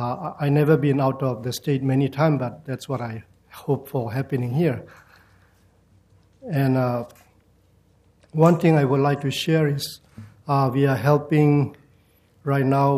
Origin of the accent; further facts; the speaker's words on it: Myanmar; now in Portland, United States; I am originally from Burma. My ethnic group is called Zomi, and I have been here since 1994. I come over here as a student